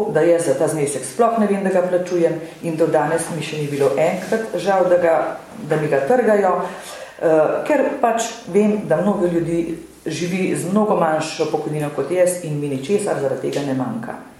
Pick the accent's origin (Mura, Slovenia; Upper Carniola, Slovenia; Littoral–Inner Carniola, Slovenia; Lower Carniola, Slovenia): Upper Carniola, Slovenia; Zgornji Brnik; Prihajam iz Zgornjega Brnika